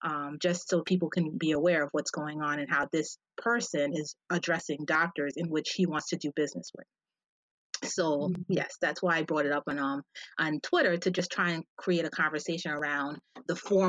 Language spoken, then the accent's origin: English; United States; I'm a Haitian American. Well, I'm Haitian, but I grew up in America.